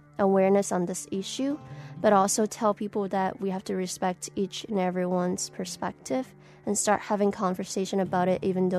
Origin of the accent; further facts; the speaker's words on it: Hong Kong; English is a second language; No, I just basically, I come from Hong Kong, and that's it.